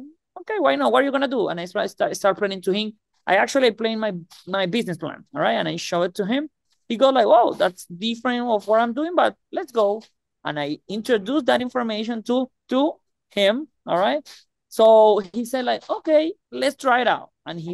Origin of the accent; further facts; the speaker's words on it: Venezuela; English is a second language; moved away as an adult; now in United States; all right? I'm from Venezuela. I have been living in the U.S. since 2012